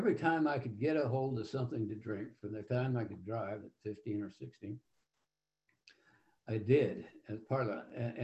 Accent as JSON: {"language": "English", "town": "Cheyenne", "region": "Wyoming", "country": "United States", "tie": "born or raised there", "said": "I was raised outside of Cheyenne, Wyoming, on what they called an experimental farm."}